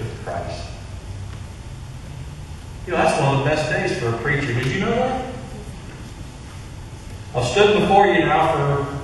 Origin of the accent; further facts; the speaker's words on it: Missouri, United States; I'm from Missouri. You're going to have to show me. Missouri is the show me state.